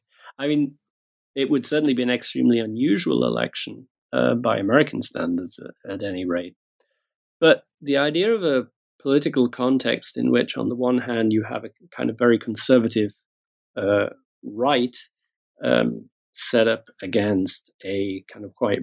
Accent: United Kingdom; I'm British. I work in Britain, spend a lot of time in the United States as well.

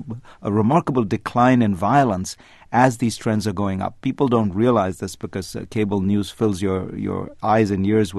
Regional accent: India; I grew up in India

